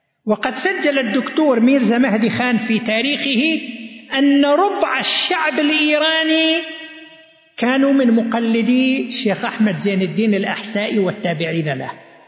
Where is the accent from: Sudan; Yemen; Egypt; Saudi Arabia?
Saudi Arabia; Eastern Province; مدن وقرى كثيرة عندنا في القطيف والأحساء ما فيها عالم